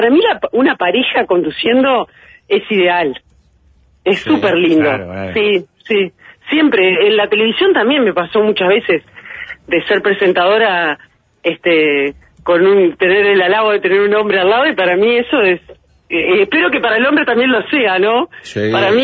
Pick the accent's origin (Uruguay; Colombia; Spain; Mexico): Uruguay